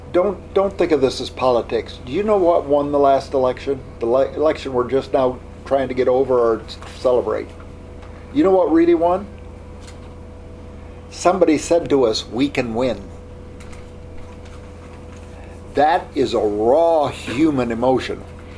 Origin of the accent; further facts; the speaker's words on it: United States; I'm so glad I'm an American. I'm an American because a couple hundred years ago, somebody got in a boat. When my mother gave birth, she gave birth in the middle of this country, and I'm here.